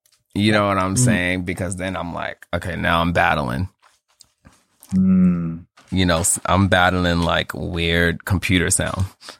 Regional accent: New York City, New York, United States; I love you, but I'm moving to Bed-Stuy. I'm from Bed-Stuy.

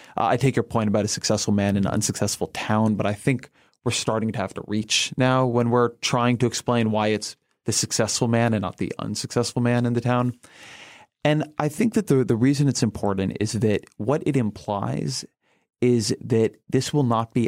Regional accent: California, United States; Yeah, I grew up in Southern California.

